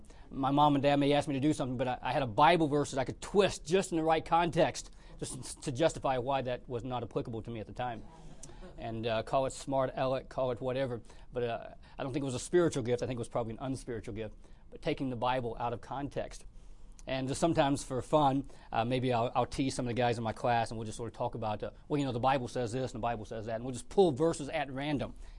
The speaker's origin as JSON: {"language": "English", "region": "Georgia", "country": "United States", "tie": "born or raised there", "said": "I grew up in Georgia, and I remember when I surrendered to preach in 1989, had a well-meaning man come to me in our church."}